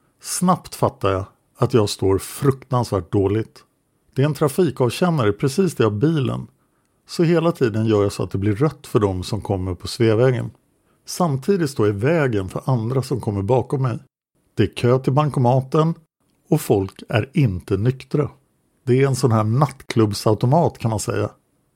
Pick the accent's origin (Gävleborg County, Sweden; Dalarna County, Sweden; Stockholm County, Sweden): Stockholm County, Sweden; Stockholm; Dessutom växte jag upp i Sköndal-Farsta under den absolut svåraste perioden på 60- och 70-talen.